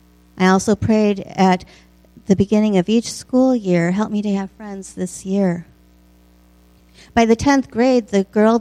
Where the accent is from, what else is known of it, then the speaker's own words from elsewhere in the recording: Hinsdale, Illinois, United States; born there; I was born in Hinsdale, Illinois.